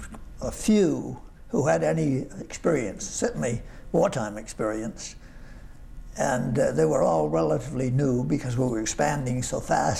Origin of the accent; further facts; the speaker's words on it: Westport, Massachusetts, United States; born there; now in Acton, United States; In Westport, Massachusetts.